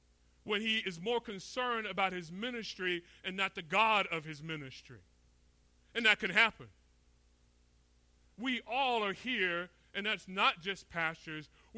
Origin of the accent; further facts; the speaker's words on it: Florida, United States; now in California, United States; We're from Florida, but it's not true south. You actually have to go north to go to the south. You go to Georgia. No, it really is true. Us Floridians, we kind of have a little thing.